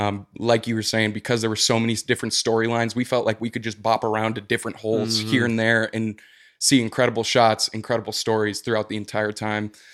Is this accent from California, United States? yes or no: no; Minnesota, United States; I'm from Minnesota, coming down here